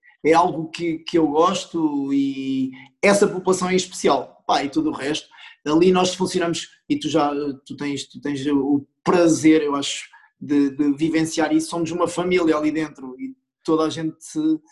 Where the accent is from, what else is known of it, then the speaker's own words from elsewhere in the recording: Coimbra, Centro, Portugal; moved away as an adult; now in Santarém, Portugal; Eu nasci em Coimbra, estive em Coimbra até aos meus 19 anos